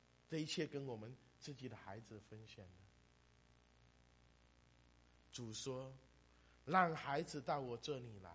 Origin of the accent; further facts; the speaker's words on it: China; 我们中国人会不会呢？虽然我们也很注重家庭的教育